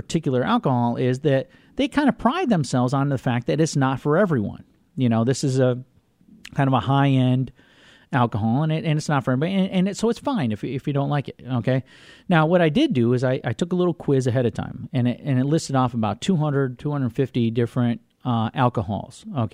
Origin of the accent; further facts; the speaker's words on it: Vermont, United States; I'm going to be honest with you. I grew up in Vermont.